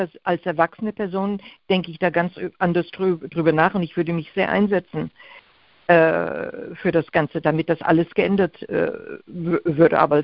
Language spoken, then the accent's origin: German; Fulda, Hesse, Germany; ich bin ja auch in Deutschland geboren, in Fulda aufgewachsen.